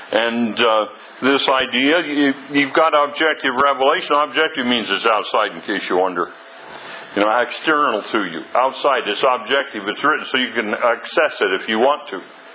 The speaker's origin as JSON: {"language": "English", "region": "California", "country": "United States", "said": "I came up here from California"}